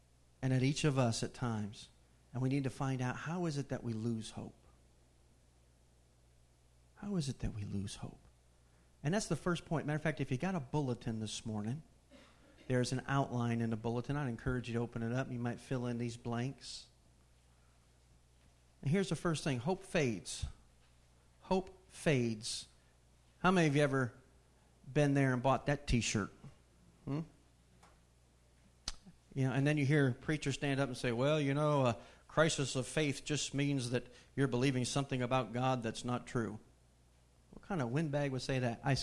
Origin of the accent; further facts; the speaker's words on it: Connecticut, United States; moved away as an adult; also born or lived in Florida; Really wanted to move. I grew up in Connecticut, man. We had four seasons.